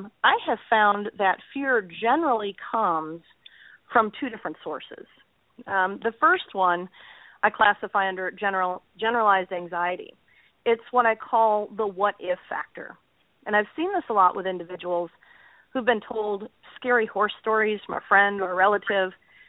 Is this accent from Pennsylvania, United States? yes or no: no; Michigan, United States; I grew up in Michigan, and I had a unique childhood.